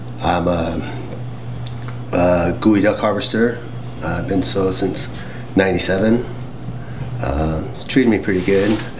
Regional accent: Skokomish, Washington, United States; I grew up in Skokomish, Washington my whole life. The last 13, 14 years I've lived in Nisqually.

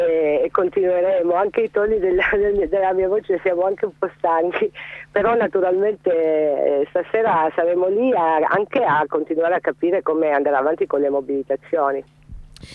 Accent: Calabria, Italy; Sono molto fiera perché io sono calabrese.

